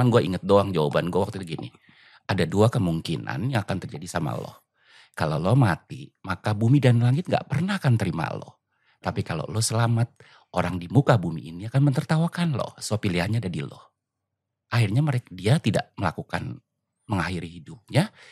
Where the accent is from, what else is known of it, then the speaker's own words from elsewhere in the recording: Lampung, Indonesia; Ya gue orang Lampung. Kok lo tahu sih gue orang Lampung?